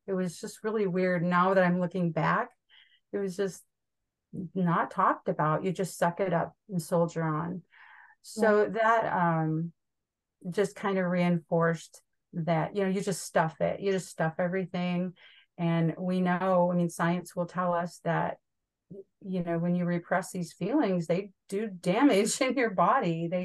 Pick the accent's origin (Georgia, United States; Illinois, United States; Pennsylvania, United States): Illinois, United States; Savanna; also born or lived in Utah; I was born and raised most of my life in Savannah, Illinois, a little river town just south of Galena.